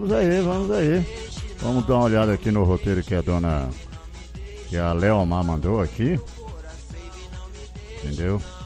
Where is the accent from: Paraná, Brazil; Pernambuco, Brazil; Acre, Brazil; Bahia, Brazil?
Acre, Brazil; Brasileia; lá em Brasileia, minha terra querida, minha terra natal.